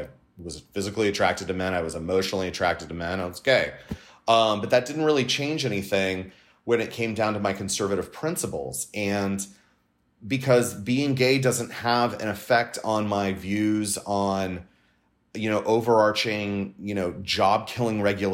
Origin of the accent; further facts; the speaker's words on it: San Pedro, California, United States; now in Washington, United States; I'm a Californian. My residence is still home is San Pedro in the southern part of the city of L.A.